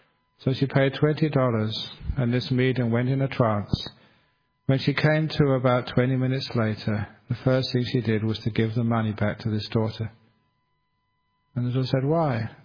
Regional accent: England, United Kingdom; born there; I was born in England

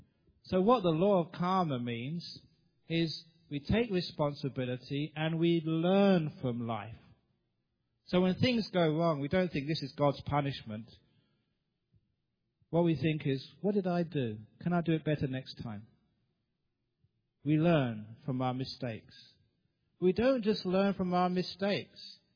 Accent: Australia; Now, I come from Australia and come over here.

